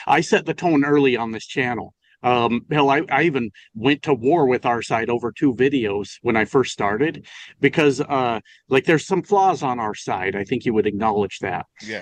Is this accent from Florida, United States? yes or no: no; Colorado, United States; moved away as an adult; also born or lived in New Mexico; I'm from Colorado. When I was 19, I moved to New Mexico.